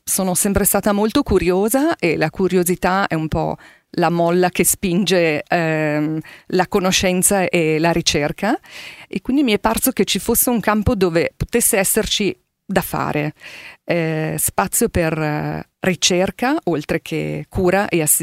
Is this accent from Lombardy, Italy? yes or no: yes; Milan, Lombardy, Italy; Sono nata e cresciuta a Milano e ho studiato medicina a Milano e poi mi sono fatta adottare dalla provincia di Monza e Brianza, che allora ancora non era tale, ma subito dopo la laurea, quindi dal 1990